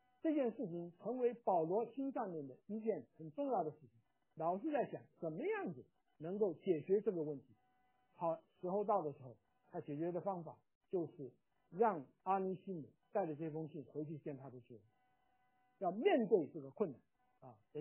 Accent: China; 哎呀，我说我们中国人讲啊，一日为师终身为父

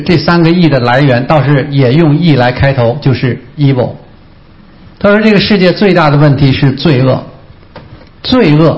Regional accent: Beijing, China; 我说我小时候从小在这长大的，我从这儿一眼看过去啊，可以看到北京的西山

